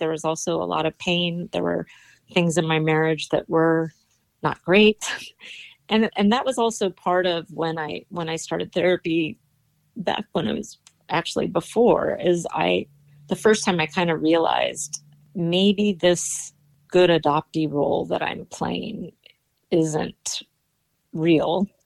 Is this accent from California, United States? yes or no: yes; San Pedro, California, United States; So I love San Pedro. Like, it's a really tight knit community.